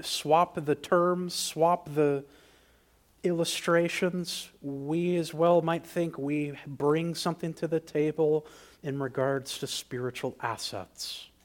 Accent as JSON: {"language": "English", "country": "United States", "said": "and I'm an American."}